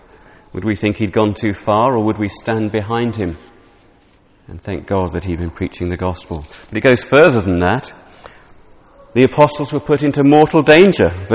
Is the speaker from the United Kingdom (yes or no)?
yes; England, United Kingdom; Now, being an Englishman, naturally I was overjoyed at this.